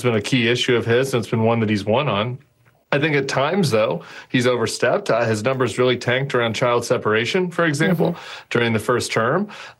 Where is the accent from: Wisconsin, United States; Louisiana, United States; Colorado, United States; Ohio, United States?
Louisiana, United States; This is my home state senator. There's a lot of discussion about this down here in Louisiana.